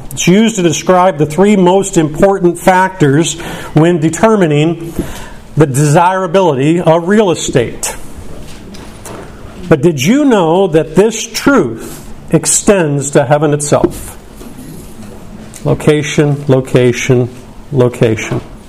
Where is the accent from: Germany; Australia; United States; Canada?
United States; St. Louis, Missouri; When I grew up in St. Louis, it was quite common whenever you would meet somebody for the first time, they would ask what high school you attended.